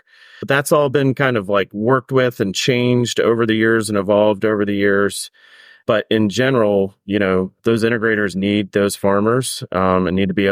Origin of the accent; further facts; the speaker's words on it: Maryland, United States; And so, you know, I grew up in Maryland, but not in the part of Maryland where they raise chickens.